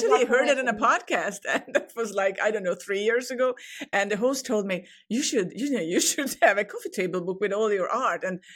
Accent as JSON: {"language": "English", "country": "Hungary", "second_language": "English", "moved": "yes", "said": "although I moved away 20 years ago from my home country, but I, you know, deep down and I'm Hungarian."}